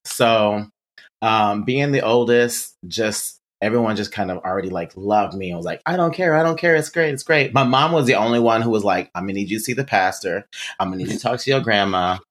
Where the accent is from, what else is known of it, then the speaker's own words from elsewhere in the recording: Gary, Indiana, United States; So I'm originally from Gary, Indiana.